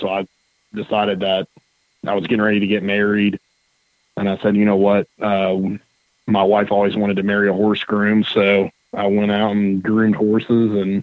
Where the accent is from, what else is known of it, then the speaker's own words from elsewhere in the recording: Lexington, Kentucky, United States; Yeah, so basically I grew up in Lexington, and my dad was basically just a gambler that was an attorney, and he loved going to the Red Mile.